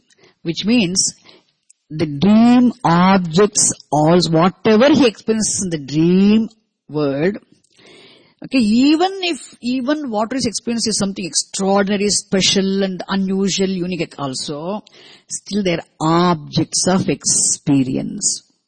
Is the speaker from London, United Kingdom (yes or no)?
yes; London, United Kingdom; I come from London and see different objects here in the Bahamas